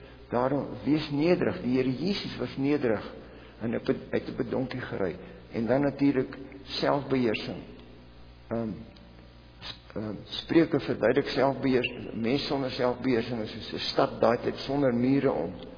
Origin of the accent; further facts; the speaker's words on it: KwaZulu-Natal, South Africa; Ek het in Natal groot geword. En ek het Zulu geleer as kind. Ek het vir 7 jaar in Zulu gepreek ook.